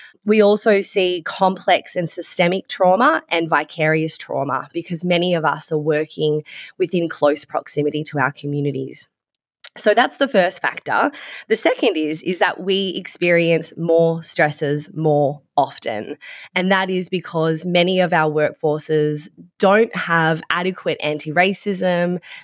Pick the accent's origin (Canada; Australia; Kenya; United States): Australia; Victoria; I'm a very proud Barbara woman. I hail from Innisfail, Herberton, Atherton, but I'm born and raised here on Kulin Country.